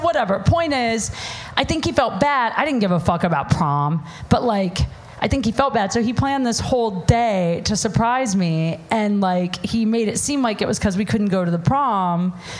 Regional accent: Ohio, United States; I was going to college in Chicago. I was from Ohio.

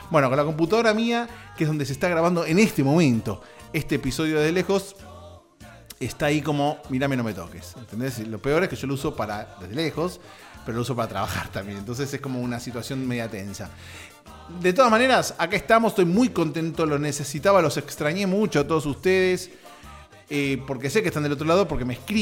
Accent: Argentina; now in United States; En mi país, en Argentina, hay elecciones. Yo me anoté para votar acá desde Estados Unidos

